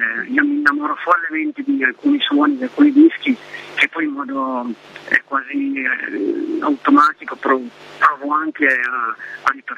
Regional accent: Piedmont, Italy; E partiamo ovviamente sempre dalle nostre parti. C'è un locale nel Saluzzese, in provincia di Cuneo

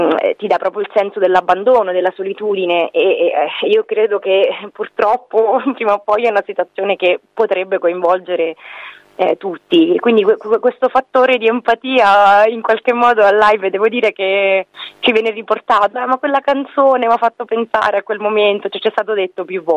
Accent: Civitanova Marche, Marche, Italy; sono ritornata nella mia cittadina, che è Civitanova Marche, sulla costa

